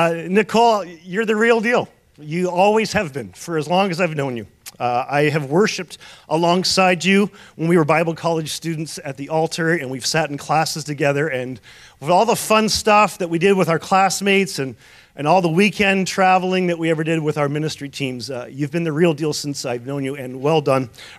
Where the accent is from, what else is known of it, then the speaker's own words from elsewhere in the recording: Hamilton, Ontario, Canada; I grew up in Hamilton, Ontario. I don't know if you're a sailor. I grew up sailing like a good Dutch kid should. I grew up sailing in Lake Ontario in Hamilton.